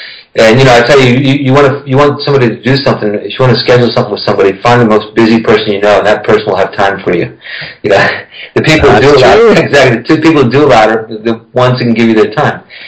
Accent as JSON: {"language": "English", "town": "New Orleans", "region": "Louisiana", "country": "United States", "tie": "born or raised there", "moved": "as an adult", "lives_now": "France", "said": "Well, it really has nothing to do with growing up in New Orleans. I just my first job outside of school was in France."}